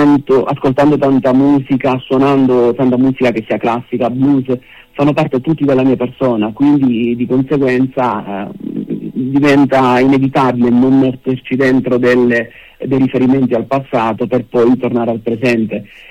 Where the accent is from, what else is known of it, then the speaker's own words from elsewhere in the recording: Apulia, Italy; ho fatto ritorno appunto in Puglia, lavoro come insegnante. Però il mio ritorno è dovuto soprattutto a un legame con la mia terra, con le mie radici